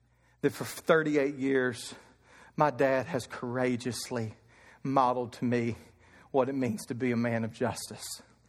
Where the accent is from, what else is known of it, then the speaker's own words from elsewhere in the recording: Eddyville, Kentucky, United States; I grew up in Eddyville, Kentucky. I loved rodeos.